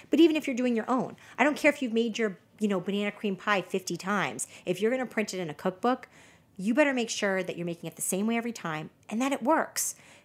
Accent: Cyprus; I'm from Cyprus and we have a dish just like this.

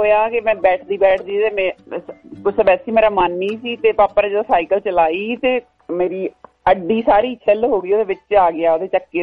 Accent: Bathinda, Punjab, India; ਉਹ ਏਦਾਂ ਸੀ ਵੀ ਅਸੀਂ ਸਕੂਲ ਸਾਡਾ ਸੀਗਾ 1.5 ਕਿਲੋਮੀਟਰ ਸਕੂਲ ਹੁੰਦਾ ਸੀ ਪਿੰਡ ਦਾ, ਤੇ ਮੈਂ ਵੀ ਬਠਿੰਡੇ ਤੋਂ

